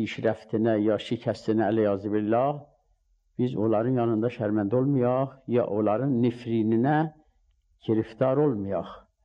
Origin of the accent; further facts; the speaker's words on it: Mianeh, East Azerbaijan, Iran; now in Qom, Iran; müqəddimatı Miyanada Əsatid Ulemanın məhzərində oxumuşam. 63 qəmərində də quma gəlmişəm.